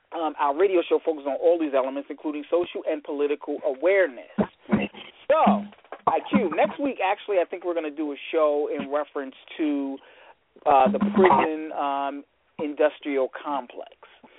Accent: Michigan, United States; I'm your host from Michigan

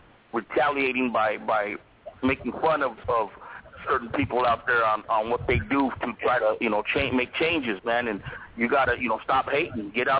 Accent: Santa Barbara, California, United States; Yeah, I'm from Santa Barbara. Born and raised in Santa Barbara on the west side.

